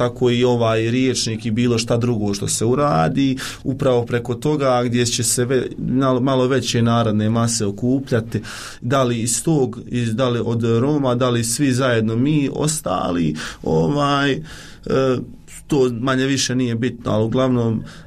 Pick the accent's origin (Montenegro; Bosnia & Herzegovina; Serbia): Bosnia & Herzegovina; Miljevina, Republika Srpska; Ja sam iz Foče, to jest iz Miljevine kod Foče, imam 23 godine, apsolvent sam na Poljoprivrednom fakultetu Univerziteta u Istočnom Sarajevu